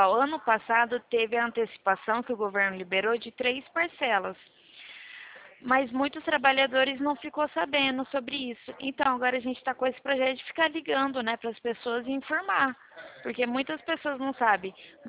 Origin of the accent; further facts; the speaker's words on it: São Paulo, Brazil; Eu sou do estado de São Paulo.